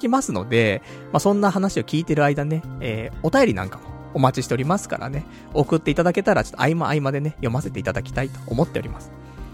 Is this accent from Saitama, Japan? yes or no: yes; Saitama, Japan; 私もね、埼玉県民でしたから、もともとね、埼玉出身でございますんで、まあテレビ埼玉見たらね、いつもね、うまい、うますぎる、十万石饅頭と、その CM をね、見て、ね、育ってきましたから